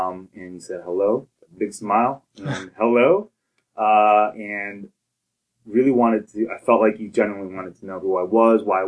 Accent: New York, United States; also born or lived in New Jersey; I would say mostly upstate New York and a little bit of New Jersey, sprinkled in there somewhere.

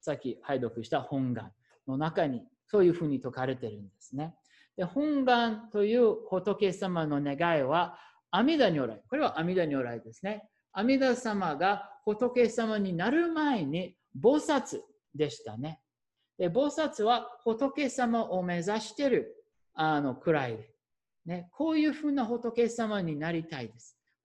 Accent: Minnesota, United States; Japanese is a second language; で、私はもうミネソタ出身ですね。

